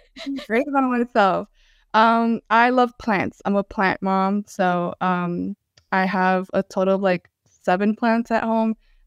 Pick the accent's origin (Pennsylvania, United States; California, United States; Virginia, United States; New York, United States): New York, United States; Brooklyn; I am from Brooklyn, born and raised, and I work at Google.